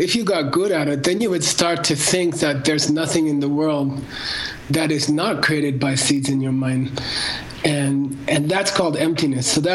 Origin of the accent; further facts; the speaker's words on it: United States; But, you know, I grew up in America. My mom talked about karma.